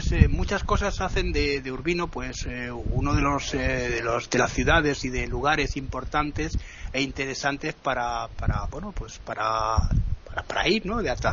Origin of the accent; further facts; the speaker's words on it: Madrid, Community of Madrid, Spain; Ten en cuenta que tú y yo, que somos madrileños, ¿no?